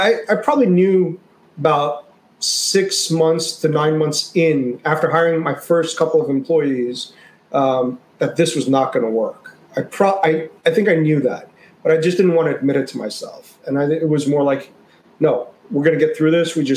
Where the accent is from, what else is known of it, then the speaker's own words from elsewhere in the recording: New York, United States; Like, look, I'm from New York and, you know, yes, I speak Hindi with an American accent and, you know, because I've lived in New York my whole life